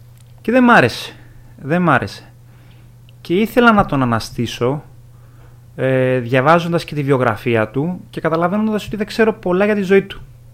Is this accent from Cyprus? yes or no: yes; Cyprus; Που τα γνωρίζω πολύ καλά από πρώτο χέρι από την πατρίδα μου. Δηλαδή ο λόγος που γράφω το κείμενο είναι η Κύπρος.